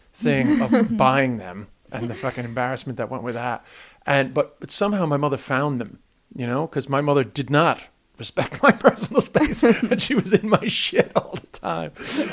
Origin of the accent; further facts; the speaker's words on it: United States; luckily, I guess, because I grew up in the States